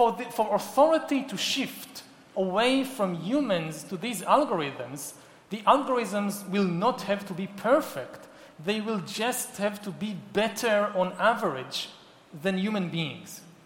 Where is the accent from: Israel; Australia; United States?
Israel; I come from Israel, so I know there are still conflicts in the world.